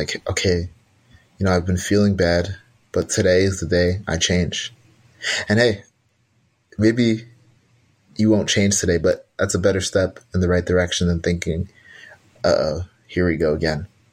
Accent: New York, United States; I'm from New York. A lot of people don't say good morning.

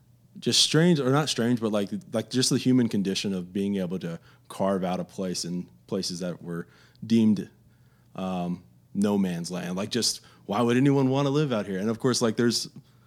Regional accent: Fort Stockton, Texas, United States; growing up in Fort Stockton, living in Lubbock now, but growing up in Fort Stockton

